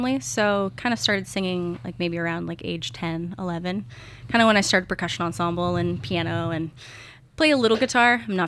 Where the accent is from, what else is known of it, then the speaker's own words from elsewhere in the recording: Vashon, Washington, United States; I'm from Vashon, born and raised here. My like claim to fame is that I was almost born on the ferry.